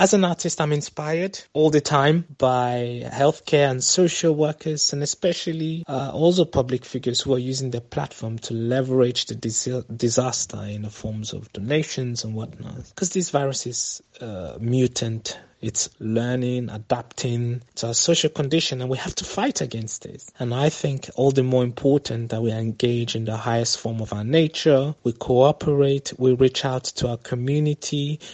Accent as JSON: {"language": "English", "region": "Vienna", "country": "Austria", "tie": "born or raised there", "also_born_or_lived": "Nigeria", "said": "I'm an actor and a music producer. I was born in Nigeria and grew up here in Vienna, Austria."}